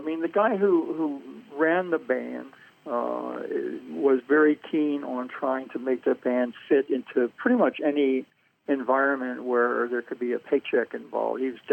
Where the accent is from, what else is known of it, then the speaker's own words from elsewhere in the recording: Dundalk, Maryland, United States; also born or lived in Baltimore; Yeah, I was born in Baltimore City and raised there for about 3 years. And then my family moved out to a pretty new suburb in an unincorporated city area called Dundalk.